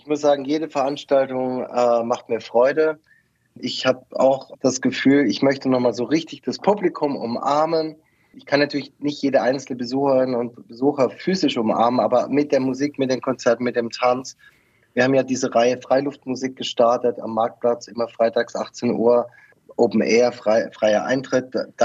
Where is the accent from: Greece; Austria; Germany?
Germany; Esslingen am Neckar, Baden-Württemberg; also born or lived in Berlin; Ich entstamme ja Esslingen am Neckar, also bin direkt Grund der Nachbarschaft von Stuttgart und Ludwigsburg.